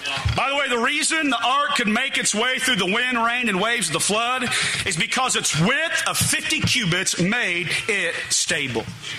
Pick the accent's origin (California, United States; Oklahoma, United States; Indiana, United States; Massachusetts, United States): Indiana, United States; I am from Southern Indiana, and because I'm a Southern Hoosier, I've done what most of us Southern Hoosiers have done from time to time.